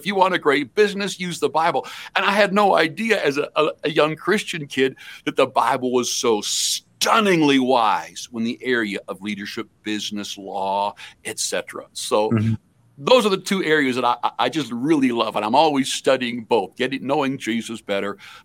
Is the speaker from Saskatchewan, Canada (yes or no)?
yes; Weldon, Saskatchewan, Canada; now in Winnipeg, Canada; Grew up through all my school ages in Weldon, Saskatchewan, and then moved to Winnipeg in 80. And then Sal and I moved to Selkirk in 80.